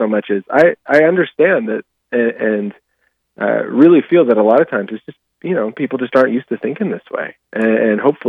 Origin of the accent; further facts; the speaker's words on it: Alaska, United States; The Yakutat Glacier. Yeah, not far from my hometown.